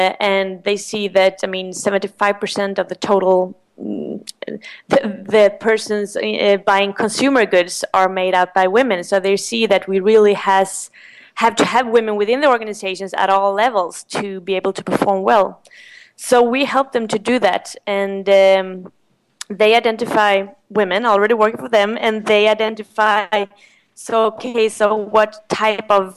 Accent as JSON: {"language": "English", "country": "Sweden", "said": "and I'm from Sweden"}